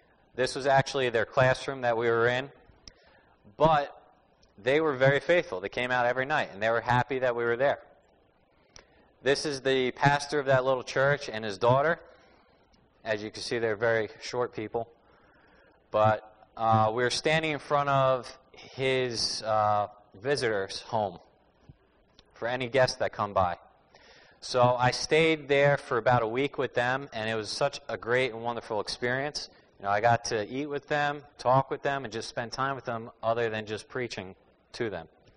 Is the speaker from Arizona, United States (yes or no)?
no; New Jersey, United States; I'm from New Jersey, which is called the Garden State.